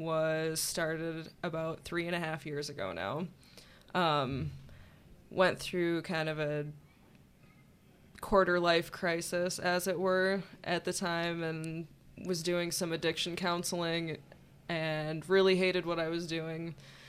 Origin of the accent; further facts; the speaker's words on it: South Dakota, United States; I come from South Dakota originally, and I moved up to the Twin Cities about 10 years ago to go to school.